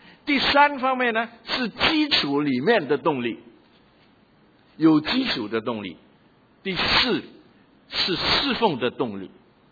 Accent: Guangdong, China; 就是我们广东人呢，常常就把别人当作鬼，只有是广东人才是人

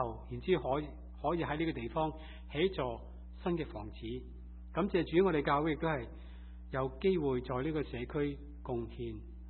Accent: China; now in United States; 但我们中国人呢，想到上一个世纪第二次世界大战之前，中国和日本八年的抗战互相对立

